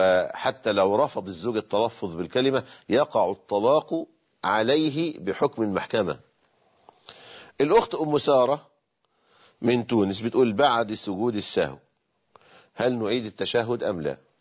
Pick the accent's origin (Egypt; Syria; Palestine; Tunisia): Egypt; زي الحلاوة المولد عندنا في مصر.